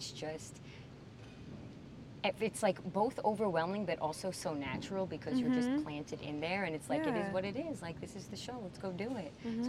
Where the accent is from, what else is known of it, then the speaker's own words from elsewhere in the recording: New Jersey, United States; I grew up in North Jersey, so I was like, we have to go into New York City?